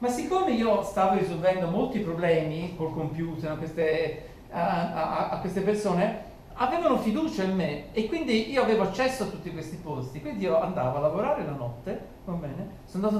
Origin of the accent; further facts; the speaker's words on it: Pontassieve, Tuscany, Italy; Sono cresciuto a Pontassieve, parlavo grosso modo il pontassievese a quell'età